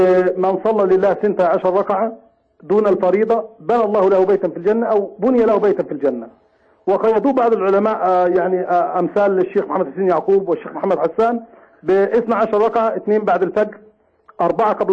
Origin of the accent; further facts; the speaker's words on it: Egypt; أنا من مصر مش من اليمن.